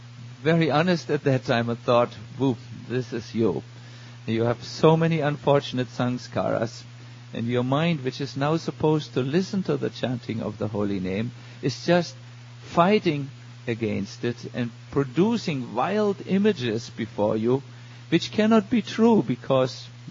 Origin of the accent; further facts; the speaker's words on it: Germany; born there; English is a second language; I was born in Germany